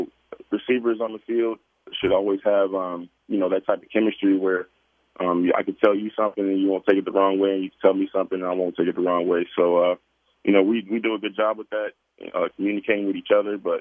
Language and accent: English; Chicago, Illinois, United States; I mean, I was in and out of Chicago, you know, this is my hometown.